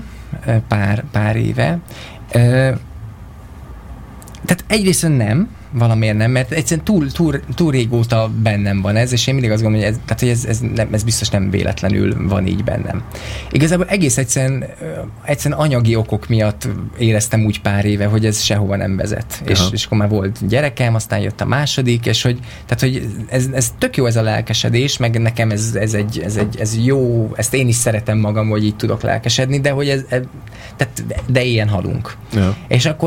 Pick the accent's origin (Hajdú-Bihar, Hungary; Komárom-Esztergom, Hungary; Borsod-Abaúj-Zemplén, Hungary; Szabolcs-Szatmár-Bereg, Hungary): Borsod-Abaúj-Zemplén, Hungary; Miskolc; oké, én Miskolcról jöttem, és akkor mindig ez plusz 3 évet számít, csak az, hogy Miskolcon voltam